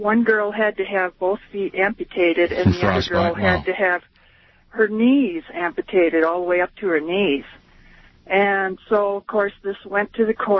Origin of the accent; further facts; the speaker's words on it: Arizona, United States; Well, I was in Arizona. I'm from Arizona.